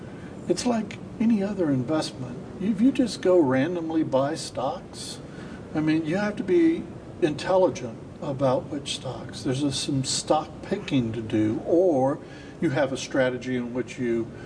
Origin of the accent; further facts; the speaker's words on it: United States; you know, I'm an American, a former director of the United States Mint.